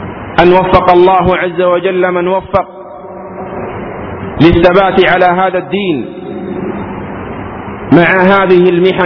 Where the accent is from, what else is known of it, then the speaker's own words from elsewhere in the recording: Yemen; في بلادنا اليمن